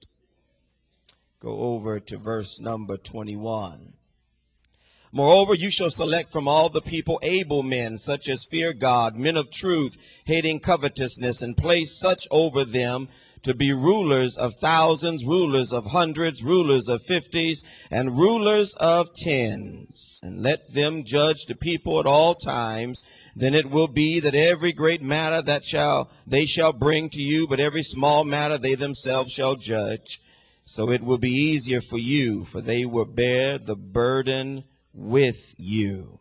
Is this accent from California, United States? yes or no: yes; San Francisco, California, United States; So I'm from San Francisco. They got some great jewelers in San Francisco.